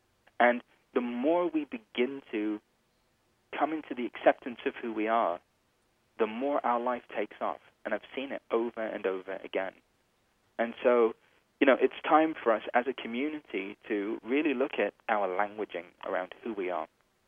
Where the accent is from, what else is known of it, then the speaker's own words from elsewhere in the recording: India; You know, for me, I'm Indian, and I was born into a spiritual family.